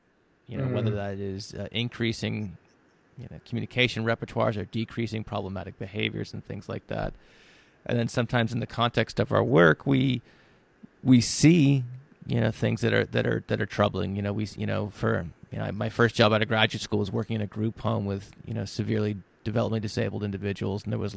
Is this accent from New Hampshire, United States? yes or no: yes; New Hampshire, United States; we did a really unscientific study here in my home state of New Hampshire